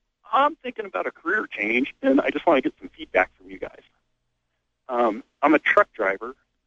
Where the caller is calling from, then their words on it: Colorado, United States; Thanks. I'm calling from Colorado.